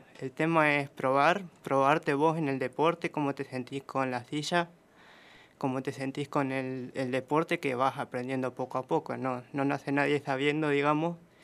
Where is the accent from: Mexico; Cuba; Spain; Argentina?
Argentina; Santa Rosa, La Pampa; now in Toay, Argentina; Tengo 19 años. Soy de Santa Rosa, pero vivo en Tobay.